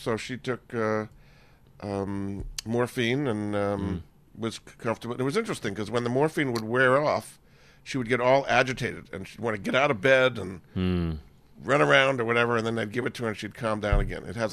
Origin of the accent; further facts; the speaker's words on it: Rhode Island, United States; she was in Rhode Island where I grew up. My father was a professor at Brown, so I grew up in Rhode Island.